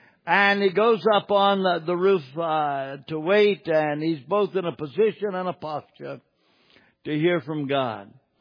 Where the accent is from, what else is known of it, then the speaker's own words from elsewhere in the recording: Southern United States, United States; accent: Southern; I'm a Southerner. I talk Southern. Proud of it.